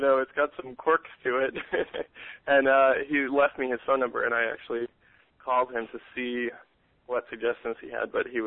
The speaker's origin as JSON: {"language": "English", "town": "Ashland", "region": "Virginia", "country": "United States", "tie": "born or raised there", "said": "And I rode in between Ashland and Richmond, Virginia, which is where I grew up in Ashland."}